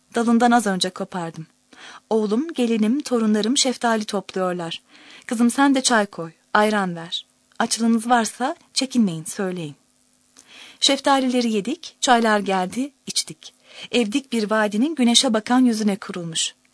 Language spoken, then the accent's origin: Turkish; Amasya, Turkey; Doğum tarihim herhalde 1931. 67 yaşındayım. Amasya'da doğdum. Amasya'nın yerlisiyim. Babam Saraç'tı. Annem ev hanımıydı. Annem tabii Ermeniydi.